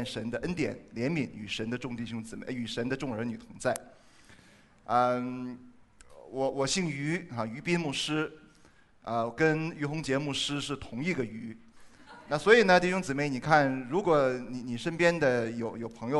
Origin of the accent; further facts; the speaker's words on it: Yantai, Shandong, China; 我也是山东人，啊，我是山东烟台人啊，有没有老乡啊？